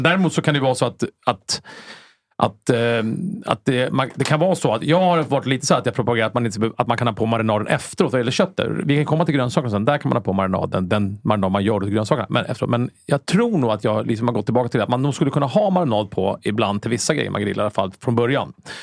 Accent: Jakobsberg, Stockholm County, Sweden; jag är ju uppvuxen i Jakobsberg i förorten i värsta området hela Jakobsberg. Liksom. Mm. Jag är uppvuxen i en hyreslägenhet där i Jakobsberg.

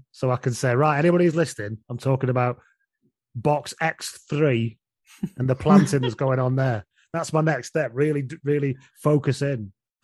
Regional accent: Leigh, North West England, United Kingdom; I grew up in Lee in Lancashire and everything was rugby league, basically.

